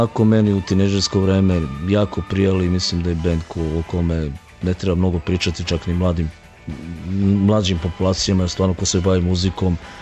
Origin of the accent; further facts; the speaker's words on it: Niš, Nišava District, Serbia; Ponosan sam kao Nišlija kad krene ovaj festival